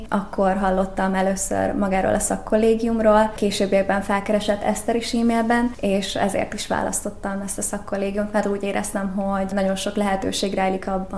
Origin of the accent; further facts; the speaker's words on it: Tuzsér, Szabolcs-Szatmár-Bereg, Hungary; a Debreceni Egyetem Állam és Jogtudományi Karán másodéves hallgató vagyok. Tiszabezdédről érkeztem, de Tuzséron a cigány telepen nőttem fel, 8 éves koromig ott laktam a családommal. Közel az ukrán határhoz található.